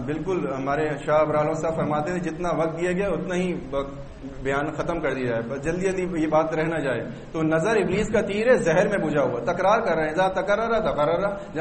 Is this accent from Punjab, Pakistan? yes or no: no; Hyderabad, Sindh, Pakistan; now in Karachi, Pakistan; میرا شہر بھی حیدرآباد کا تھا، اب تو خیر میں کراچی چلا گیا ہوں. جب میں حیدرآباد سے